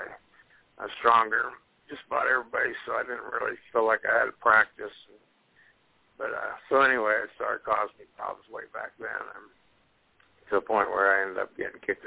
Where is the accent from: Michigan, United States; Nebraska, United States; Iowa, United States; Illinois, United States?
Nebraska, United States; Grand Island; also born or lived in Columbus, Nebraska; I grew up in Grand Island, Nebraska, and before that, Columbus, Nebraska, but Grand Island mostly.